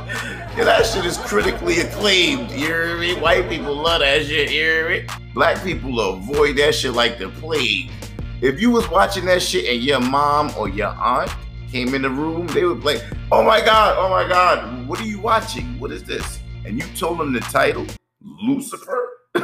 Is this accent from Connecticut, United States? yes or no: no; New York, United States; I'm from New York, we say hard body back in the 90s.